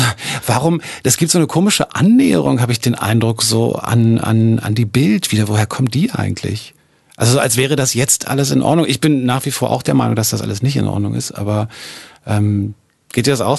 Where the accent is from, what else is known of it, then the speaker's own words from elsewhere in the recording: Berlin, Germany; ich bin ja als Berliner wahnsinnig verwöhnt, was die Radiolandschaft angeht.